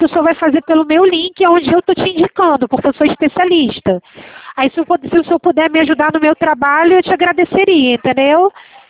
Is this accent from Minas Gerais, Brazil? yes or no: no; Rio de Janeiro, Brazil; eu sou do Rio de Janeiro